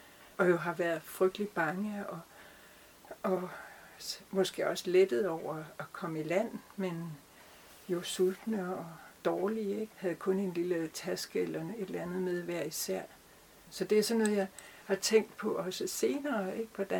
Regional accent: Copenhagen, Capital Region of Denmark, Denmark; og tæt på havnen, og ikke? Og det var et rigtig, rigtig Østerbro.

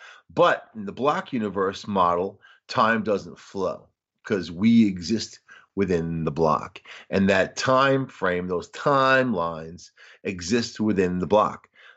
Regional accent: New York City, New York, United States; You know, me, I was a kid from New York City. I had traveled abroad and done this stuff, but I had never driven across the country.

